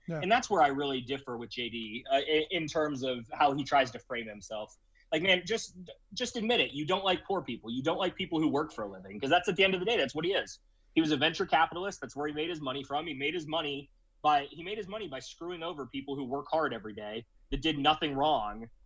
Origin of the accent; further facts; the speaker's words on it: Ohio, United States; I'm from the Mahoning Valley